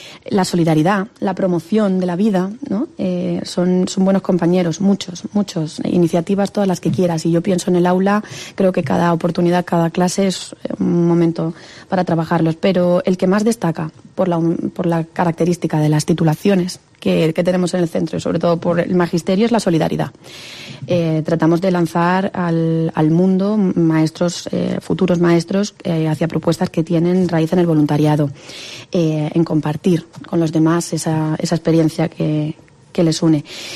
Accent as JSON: {"language": "Spanish", "town": "Seville", "region": "Andalusia", "country": "Spain", "said": "Yo que soy sevillana, me gusta conocer la provincia de Castellón"}